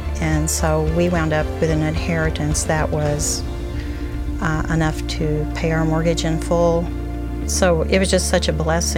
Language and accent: English; Fordland, Missouri, United States; I'm from Fordland, Missouri.